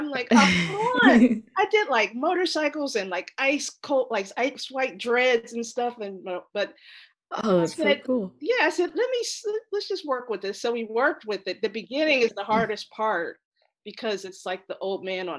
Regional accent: Ohio, United States; Well, I'm from Ohio. So for me, 75 was like our summers.

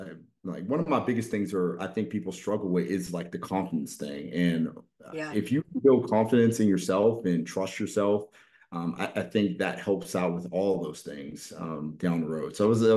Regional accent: Baltimore, Maryland, United States; now in Jupiter, United States; I grew up in Baltimore running around, and definitely not the safest environment in the world.

